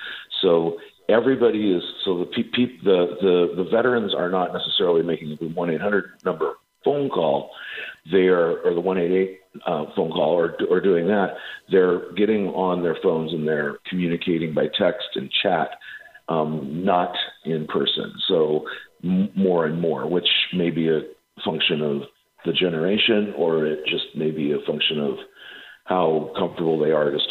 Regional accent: Idaho, United States; you know, I'm from Idaho, and I see that Idaho is, like, leading the pack nationwide.

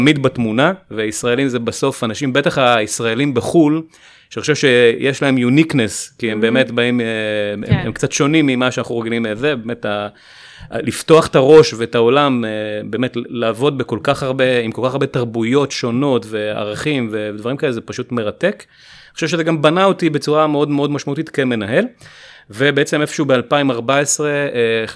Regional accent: Haifa, Haifa District, Israel; התחיל בילדות בחיפה, לא נתחיל להאריך יותר מדי שם, אבל גדלתי בחיפה.

